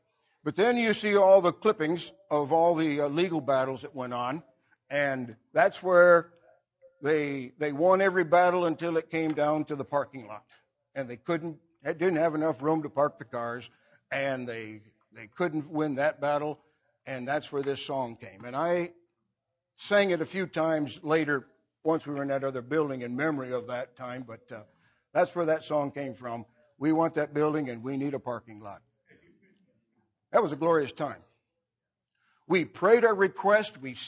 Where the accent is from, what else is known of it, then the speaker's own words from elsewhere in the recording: Michigan, United States; "Where's San Antonio?" "I'm from Michigan." "It says it's just a little ways over there." 200 and what, 20 miles? Michigan's not that wide.